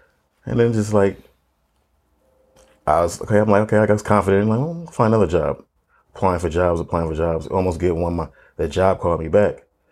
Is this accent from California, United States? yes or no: yes; Oakland, California, United States; You know, it's such a statistic out here that growing up in Oakland